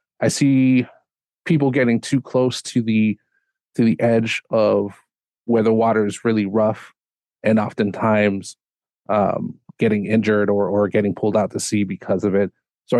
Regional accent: Hawaii, United States; it was hard to reconcile being Hawaiian, living on the continent, living in Colorado, not being fluent in my own language, not knowing the fullness of my history.

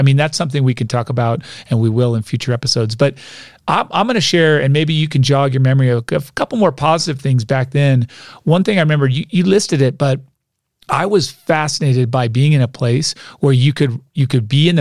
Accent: Albuquerque, New Mexico, United States; also born or lived in Austin, Texas; I grew up in Albuquerque, New Mexico, lived in Austin, Texas. Then I came here.

